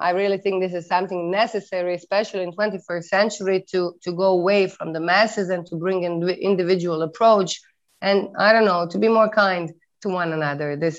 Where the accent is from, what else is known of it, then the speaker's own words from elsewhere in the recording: Dubrovnik, Dubrovnik-Neretva County, Croatia; English is a second language; I'm actually from Dubrovnik.